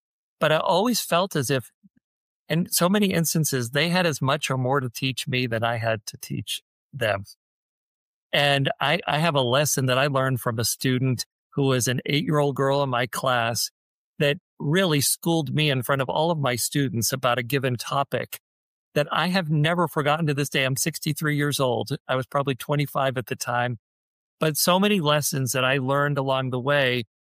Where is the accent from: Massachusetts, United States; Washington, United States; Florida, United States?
Massachusetts, United States; Marlborough; born there; I was born in Marlborough, Massachusetts, in Marlborough Hospital.